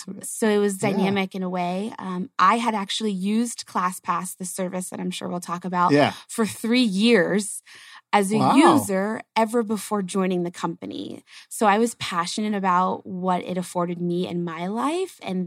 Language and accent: English; Florida, United States; I was born and raised in Florida, and so I went from hot and sticky to hot and dry.